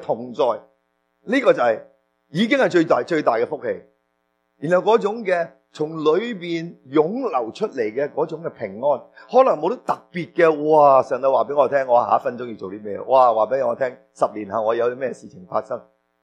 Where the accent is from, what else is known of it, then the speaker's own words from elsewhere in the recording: China; 我哋中国人有我哋一套嘅宗教包袱